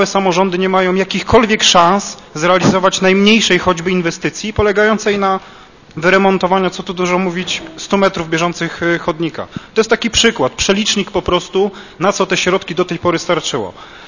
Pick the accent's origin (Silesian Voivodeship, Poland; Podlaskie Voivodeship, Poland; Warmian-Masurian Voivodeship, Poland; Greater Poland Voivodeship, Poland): Greater Poland Voivodeship, Poland; Górczyn; mojego kochanego Fyrtla, czyli Górczyna, mojej małej ojczyzny